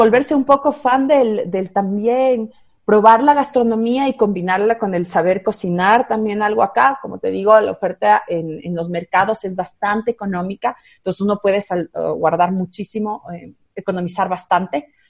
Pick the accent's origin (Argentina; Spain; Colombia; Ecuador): Ecuador; Quito, Pichincha; Aquí, por ejemplo, en la ciudad de Quito, yo soy quiteña